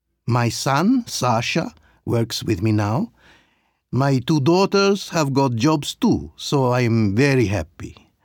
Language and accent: English; Senegal; now in Madrid, Spain; I'm from Senegal, and I now live in Spain.